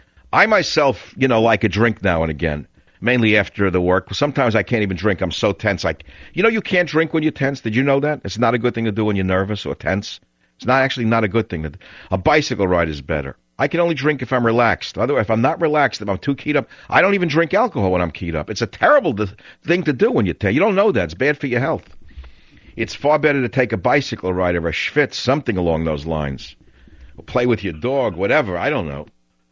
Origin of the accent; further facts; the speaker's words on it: Bronx, New York, United States; born there; now in California, United States; At heart, I'm really a Texan, even though I'm born in the Bronx. I got to tell you, I don't have a congressman or a senator out here in California.